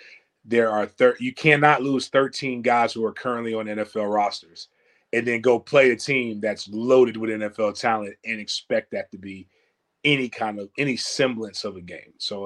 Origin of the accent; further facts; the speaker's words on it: Tallahassee, Florida, United States; because they're from my hometown, Tallahassee.